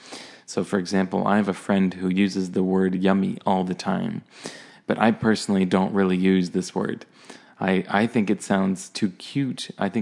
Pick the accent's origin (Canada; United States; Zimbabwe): Canada; accent: neutral Canadian; I'd say I have a very neutral Canadian accent